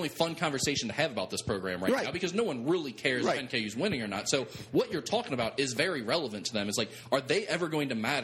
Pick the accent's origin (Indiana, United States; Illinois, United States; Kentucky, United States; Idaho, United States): Kentucky, United States; Kentucky.